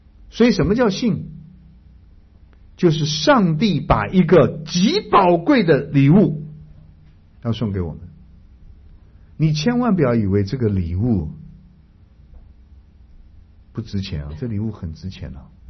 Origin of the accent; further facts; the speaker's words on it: China; 我们中国人传统将功赎罪，听说吗？